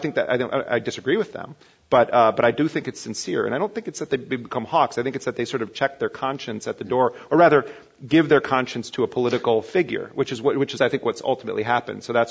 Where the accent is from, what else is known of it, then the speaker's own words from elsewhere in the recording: United States; And that's sad for me to say that as an American